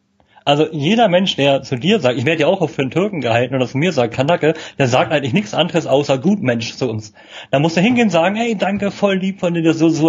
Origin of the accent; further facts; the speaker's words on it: Berlin, Germany; Ich bin Berliner und das merkt man.